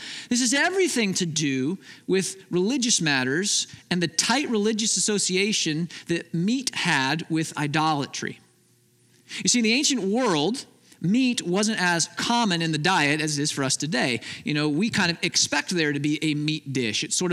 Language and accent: English; Midwest, United States; We grew up in the Midwest. Fair food is part of who we are, right?